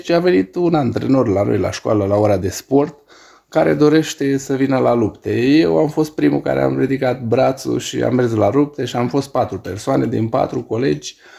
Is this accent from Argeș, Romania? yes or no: yes; Câmpulung, Argeș, Romania; Câmpul Mușel, am 50 de ani, născut pe o dată oarecare, 1 aprilie.